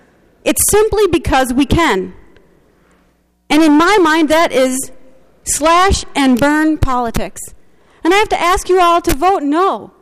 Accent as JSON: {"language": "English", "region": "Minnesota", "country": "United States", "said": "I come from Carver County"}